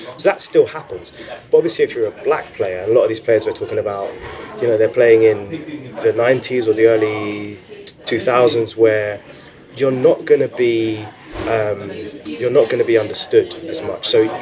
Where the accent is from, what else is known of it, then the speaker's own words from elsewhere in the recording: Crystal Palace, London, United Kingdom; I grew up in Crystal Palace, so that was an essay that was informed by both of our experiences.